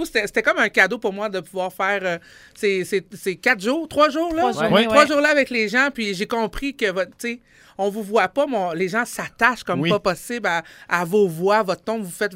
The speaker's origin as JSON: {"language": "French", "town": "Quebec City", "region": "Quebec", "country": "Canada", "said": "je suis quelqu'un d'ici, je suis de Québec."}